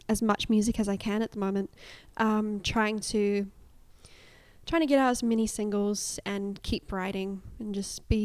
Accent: Waiuku, Auckland, New Zealand; I am an Auckland native, as you put it. Yes. I grew up in South Auckland, so I grew up in a really small town called Waiuku, which used to be part of Waikato, I believe. And about 2 years ago, I moved to Whenuapai, which is North Auckland.

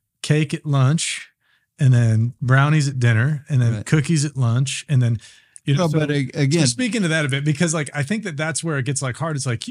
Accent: United States; or if it's just growing up in America, land of the free, home of the brave

